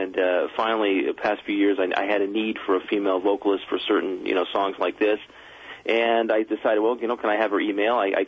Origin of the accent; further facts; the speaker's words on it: Connecticut, United States; I'm from Central Connecticut, not far from Hartford